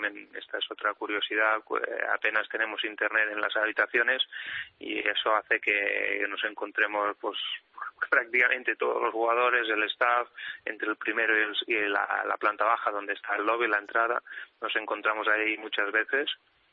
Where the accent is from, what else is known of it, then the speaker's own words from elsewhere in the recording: Barcelona, Catalonia, Spain; en Barcelona, pues de donde soy